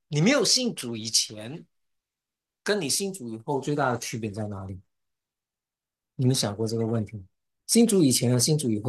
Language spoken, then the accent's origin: Chinese; China; 这个爱惜光阴不是我们中国人所说的在地上爱惜光阴